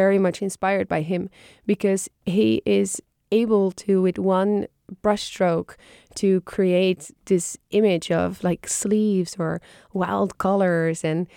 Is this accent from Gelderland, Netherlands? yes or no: no; Haarlem, North Holland, Netherlands; I am biased because I am from Haarlem